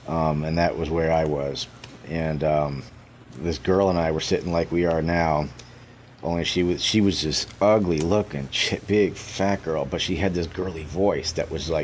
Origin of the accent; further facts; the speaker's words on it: New Hampshire, United States; also born or lived in Memphis / Phoenix / Denver; now in Los Angeles, United States; I came from, I grew up in New Hampshire, went to Memphis, came to Arizona, then to Denver.